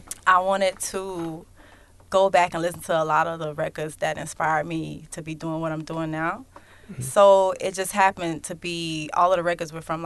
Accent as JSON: {"language": "English", "region": "Arkansas", "country": "United States", "said": "Like, we're from Arkansas. That's like, the town we're from in Arkansas is like 30 minutes from Memphis. So it's like really bluesy, like on the music tip."}